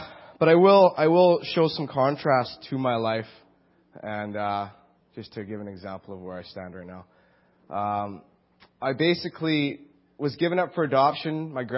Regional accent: Burnaby, British Columbia, Canada; also born or lived in Calgary; As you know, I'm 27 years old. I was born in Calgary. I was raised in Burnaby.

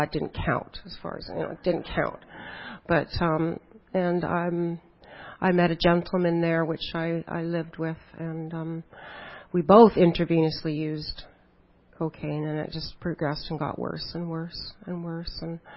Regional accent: North Vancouver, British Columbia, Canada; born there; I was born in North Vancouver. I was raised in a non-Christian home.

